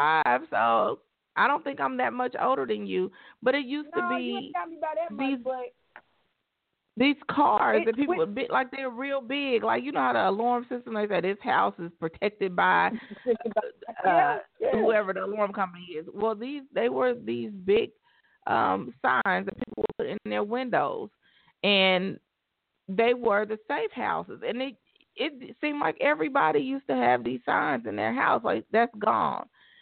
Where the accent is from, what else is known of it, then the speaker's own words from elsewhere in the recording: Midwest, United States; Okay, so I know I'm a little bit older than you, but and we're both from the Midwest.